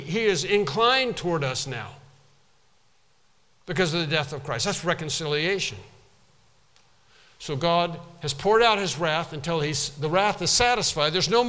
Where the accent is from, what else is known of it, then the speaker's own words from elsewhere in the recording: the South, United States; we're from the South, so we said, Daddy.